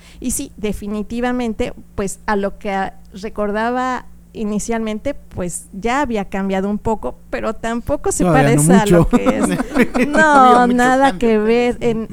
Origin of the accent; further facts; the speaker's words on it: Mexico City, Mexico; born there; also born or lived in Cuernavaca; pues yo venía, o sea, pues de estar en la ciudad, en Cuernavaca, yo nací en Ciudad de México, sí estaba acostumbrada como que a otro ambiente, pese a que durante niña por muchos años iba a Jonacatepec, que es un poblado hacia el oriente.